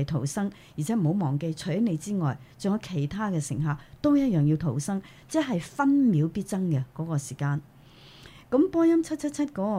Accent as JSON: {"language": "Chinese", "country": "United States", "said": "另外呢就是我们美国人的美国的 American"}